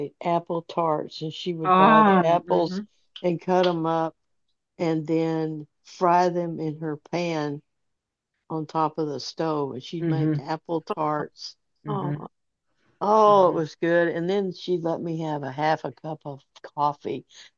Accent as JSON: {"language": "English", "region": "Florida", "country": "United States", "tie": "born there", "said": "I was born in Florida"}